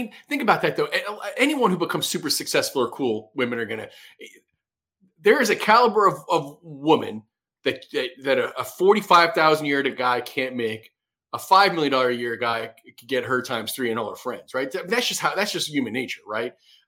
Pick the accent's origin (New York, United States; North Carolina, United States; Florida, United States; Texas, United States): New York, United States; Bronx; See, that stuff all seems foreign to me because I grew up in the city. I grew up in the Bronx for the most part.